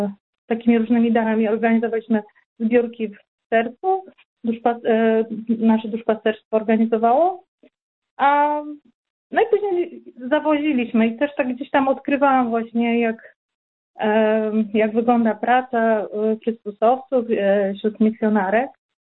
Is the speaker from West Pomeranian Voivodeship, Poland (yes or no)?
yes; West Pomeranian Voivodeship, Poland; studiowałam w Szczecinie pedagogikę rewalidacyjną i no i właśnie pochodzę z małej wioski koło Kołobrzegu i kiedy przyjechałam do Szczecina, to było dla mnie przeolbrzymie miasto i tak troszeczkę przerażające, bo prosta dziewczyna z małej wioski przyjeżdża do wielkiego miasta.